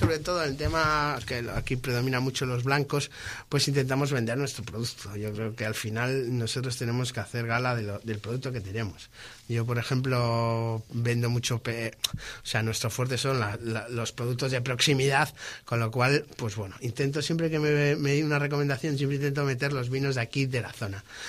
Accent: Laredo, Cantabria, Spain; now in Santoña, Spain; Yo soy de Laredo, mi madre es de Santoña, yo vivo en Santoña, mi pareja es de Santoña.

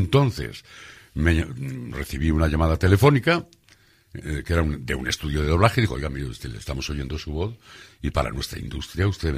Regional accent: Laredo, Cantabria, Spain; mi niñez en Laredo, de la cual me siento muy orgulloso, muy orgulloso.

